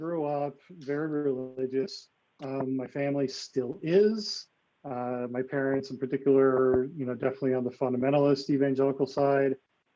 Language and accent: English; Michigan, United States; So I grew up in Michigan. And was originally going to be a minister for evangelical Christianity. Grew up Baptist, went Southern Baptist, for those that know about such things